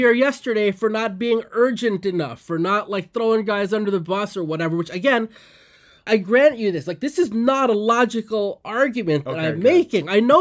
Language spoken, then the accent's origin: English; California, United States; So I grew up in the Bay Area.